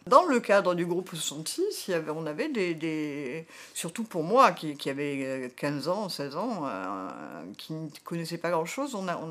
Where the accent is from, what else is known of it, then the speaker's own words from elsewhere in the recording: Marseille, Provence-Alpes-Côte d'Azur, France; moi, je suis de Marseille, et voilà, on n'est pas... C'est la Méditerranée.